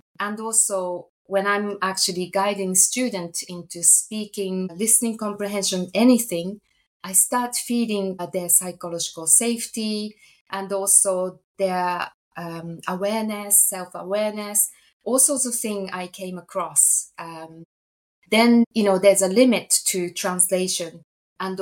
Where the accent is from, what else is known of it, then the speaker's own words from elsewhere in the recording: Japan; now in United Kingdom; So I'm originally from Japan. I had most of the first educations in Japan. Obviously, I have a Japanese parent.